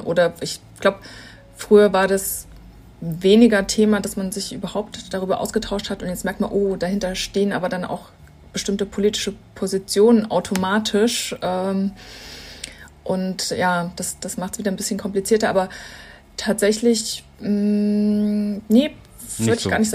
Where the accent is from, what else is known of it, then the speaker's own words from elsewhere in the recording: Jena, Thuringia, Germany; ich bin in Jena aufgewachsen, das heißt, hier ist es recht muckelig und ich bin auch sehr gut behütet aufgewachsen